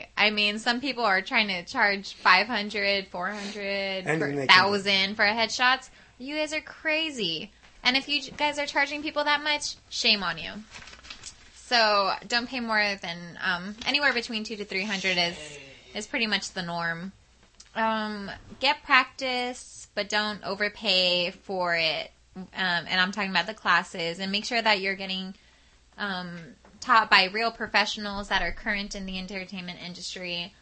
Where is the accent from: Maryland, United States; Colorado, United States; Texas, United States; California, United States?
Texas, United States; El Paso; born there; I was born in El Paso, and everybody there speaks Spanish and English. But my mother spoke fluent English, like only English in my home, and my grandparents spoke Spanish back and forth to each other whenever they were angry, so I picked up a little bit here and there